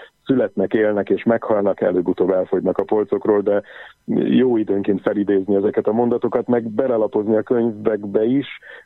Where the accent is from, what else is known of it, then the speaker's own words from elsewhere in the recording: Budapest, Hungary; 76-os évjárat vagyok. Budapesten születtem, Budapesten jártam iskolába